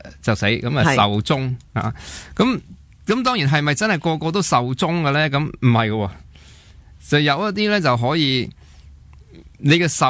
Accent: Hong Kong; 其实我哋香港

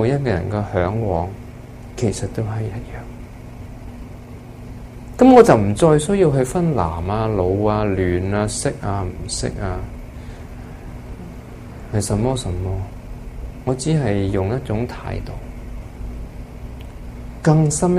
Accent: Hong Kong; 我们现在分别我们是香港人，又分别有些是美国人

